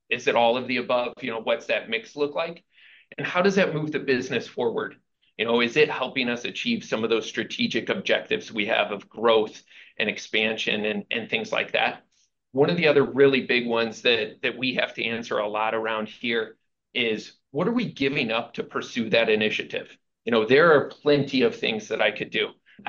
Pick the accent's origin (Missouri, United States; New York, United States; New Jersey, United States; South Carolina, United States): Missouri, United States; St. Louis; So I was born and raised here in St. Louis, Missouri.